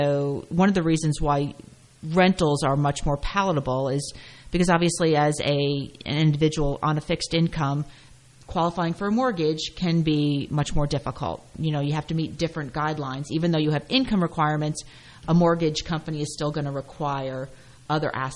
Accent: Clinton, United States; I grew up in Clinton. I left for a while, but the minute I had my kids, it was time to go home.

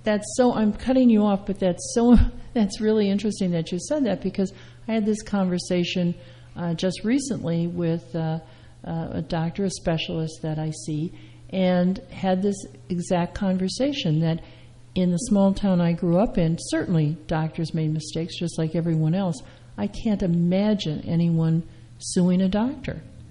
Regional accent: Midwest, United States; born or raised there

